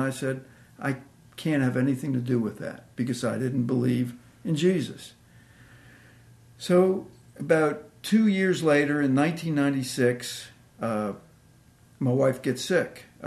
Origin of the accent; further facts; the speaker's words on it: Washington, District of Columbia, United States; I grew up in Washington, D.C. We belong to a conservative Jewish congregation in D.C. So both my parents were Jewish, and that's what I believe.